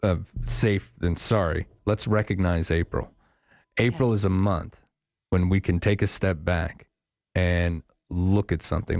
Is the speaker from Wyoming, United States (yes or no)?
yes; Wyoming, United States; I grew up in Wyoming, and when I lived in the bigger cities, I locked stuff up, you know.